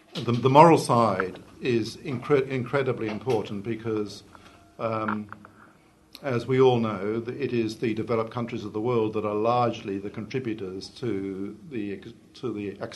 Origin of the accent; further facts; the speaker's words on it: Australia; As an Australian, I was terribly disappointed this morning